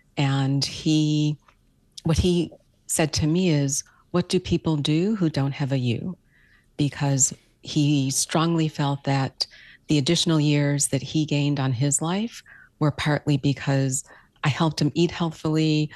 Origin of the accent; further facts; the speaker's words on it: Buffalo, New York, United States; I grew up in Buffalo, New York, and so I'm a proud Buffalo girl.